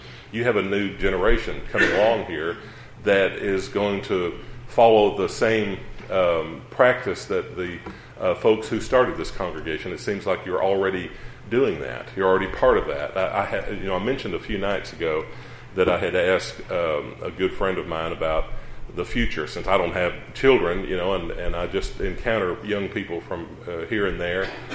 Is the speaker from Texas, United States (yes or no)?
yes; Texas, United States; I'm not from this area. I'm from Texas, but not from Dallas-Fort Worth area at all.